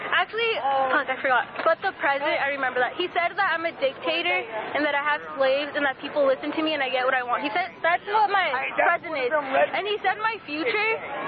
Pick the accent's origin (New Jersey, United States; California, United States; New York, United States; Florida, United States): California, United States; Hollywood; I'm from Hollywood.